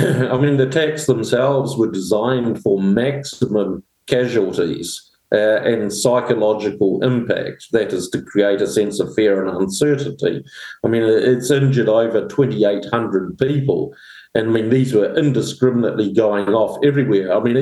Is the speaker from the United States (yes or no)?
no; New Zealand; as a Kiwi, I can relate totally to how they do it.